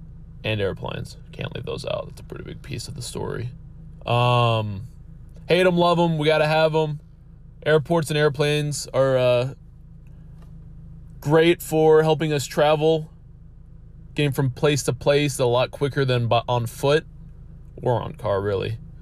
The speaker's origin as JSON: {"language": "English", "region": "Texas", "country": "United States", "lives_now": "Nebraska, United States", "said": "I'm from Texas originally and I use y'all pretty regularly. When I came up here to Nebraska, I felt like I was getting made fun of for it."}